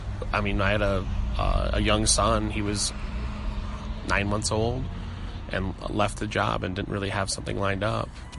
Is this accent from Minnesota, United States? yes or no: yes; Minneapolis, Minnesota, United States; now in Indianapolis, United States; Yeah, I'm from Minneapolis originally